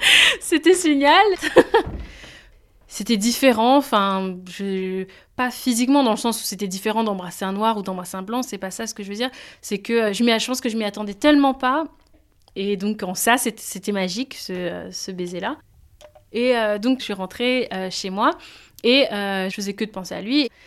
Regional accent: Benin; je suis originaire du Bénin, je vais souvent au Bénin tous les ans ou presque tous les deux ans.

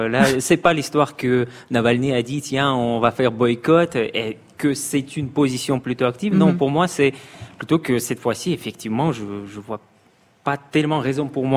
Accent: Moscow, Russia; born there; French is a second language; Je suis né à Moscou et j'ai aucun envie de quitter. J'adore notre ville.

